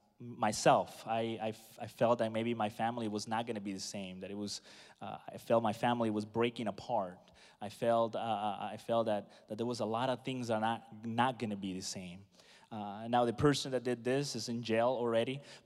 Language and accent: English; United States; born there; I was born here in America, but my parents are Peruvian